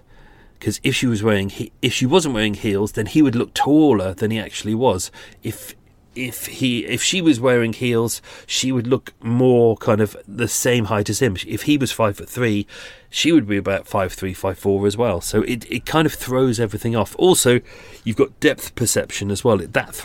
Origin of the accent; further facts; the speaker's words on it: Birmingham, West Midlands, United Kingdom; accent: Brummie; It's the same as Brummie. Do you know, as a Brummie myself, I can say that.